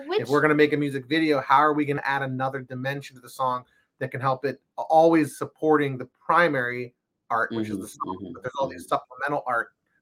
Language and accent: English; Youngstown, Ohio, United States; we didn't grow up in Los Angeles, we grew up in Ohio, in Youngstown, Ohio, which is like a Rust Belt, like kind of DIY gritty.